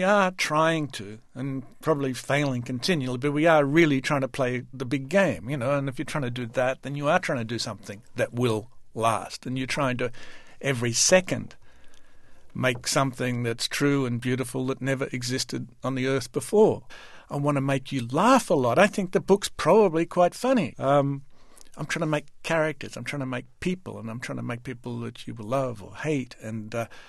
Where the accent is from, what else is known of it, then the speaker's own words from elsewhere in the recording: Australia; And because I am from Australia, I felt I knew his accent.